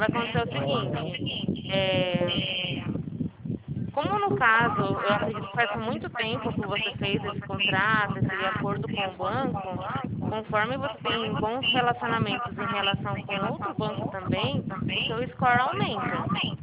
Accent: Araçatuba, São Paulo, Brazil; Eu sou aqui de Araçatuba, não é muito longe do senhor, não.

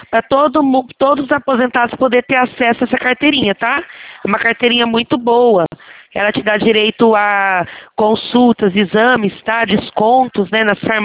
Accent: São Paulo, Brazil; Só que eu sou de São Paulo

